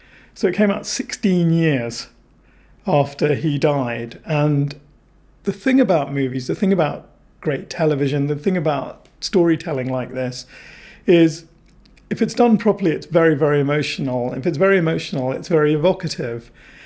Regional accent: United Kingdom; growing up in Britain in the 70s and 80s

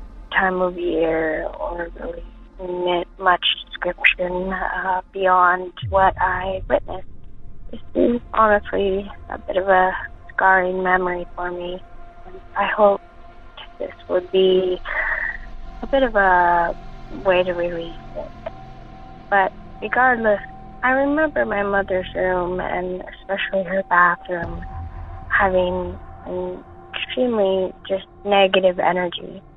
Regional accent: Seattle, Washington, United States; I am from the West Seattle area.

